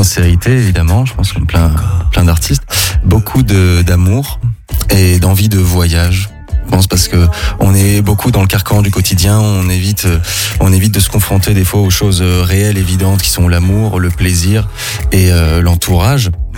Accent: Grenoble, Auvergne-Rhône-Alpes, France; Déjà, premièrement, en fait, je viens de Grenoble.

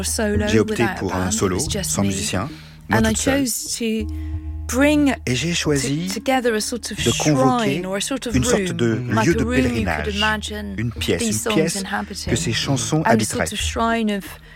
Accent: South West England, United Kingdom; French is a second language; Surtout de Dorset, là où j'ai grandi

